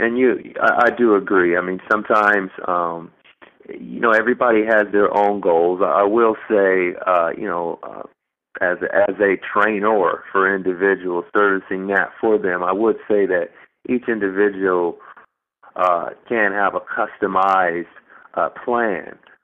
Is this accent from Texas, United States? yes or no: no; Dayton, Ohio, United States; I'm from Dayton, Ohio, and growing up there, I was always have participated in sports along with a lot of other outdoor activities.